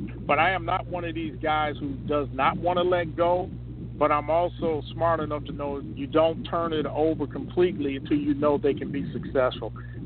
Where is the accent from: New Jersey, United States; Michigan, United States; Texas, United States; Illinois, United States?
Illinois, United States; Chicago; I grew up on Southside Chicago.